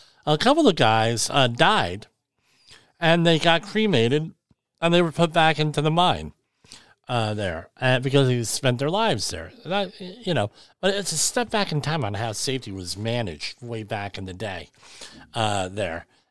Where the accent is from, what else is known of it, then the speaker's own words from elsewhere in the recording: New Jersey, United States; So I grew up in New Jersey, born and bred here, right?